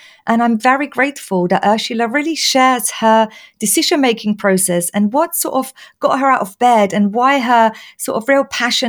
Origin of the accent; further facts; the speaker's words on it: Austria; We've been chatting in German because you're from Germany. I'm from Austria.